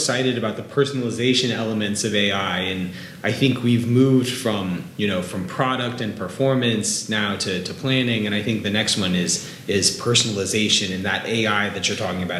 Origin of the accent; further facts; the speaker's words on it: Alabama, United States; Listen, man, I'm from Alabama